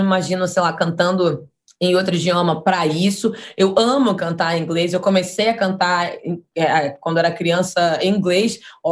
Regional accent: Rio de Janeiro, Brazil; Eu sou da Zona Norte do Rio de Janeiro, de Olaria

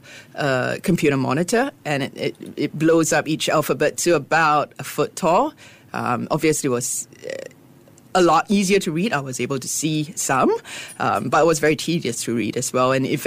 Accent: Singapore; I suddenly felt so proud of being a Singaporean

